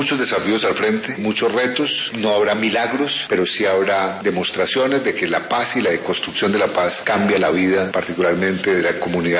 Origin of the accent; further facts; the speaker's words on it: Colombia; como un colombiano que no perderá la esperanza